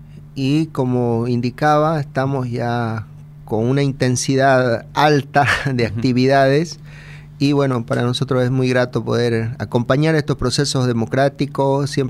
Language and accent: Spanish; Bolivia; no sé si somos los latinoamericanos, los bolivianos, pero siempre esperamos al último momento